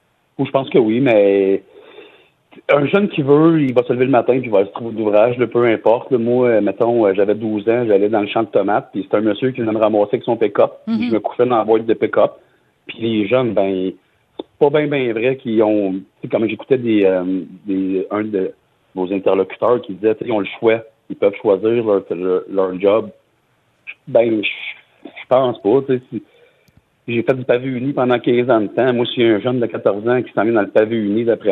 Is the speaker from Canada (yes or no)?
yes; Montreal, Quebec, Canada; now in Rivière-du-Loup, Canada; Puis moi, j'arrive à Rivière-du-Loup, ça fait à peu près un mois. J'avais jamais vu ça. Moi, je viens de la région de Montréal.